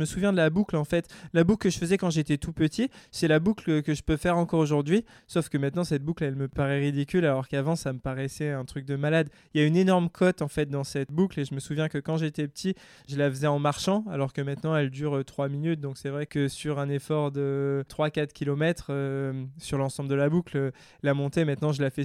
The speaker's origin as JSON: {"language": "French", "town": "Grenoble", "region": "Auvergne-Rhône-Alpes", "country": "France", "said": "Je suis grenoblois, je viens des montagnes, on va dire, dans la Chartreuse, juste au-dessus de Grenoble."}